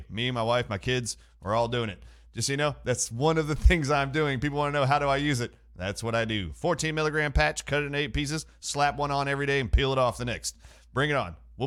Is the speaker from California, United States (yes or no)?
no; New Orleans, Louisiana, United States; all of my family and parents are from Metairie, Louisiana, and I've spent most of my life just inside of New Orleans.